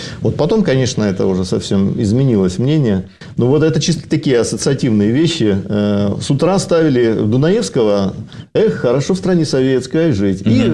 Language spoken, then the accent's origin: Russian; Krasnodar, Krasnodar Krai, Russia; born there; Отец мой, он Западной Украины, а мать казачка, я родился в Краснодаре.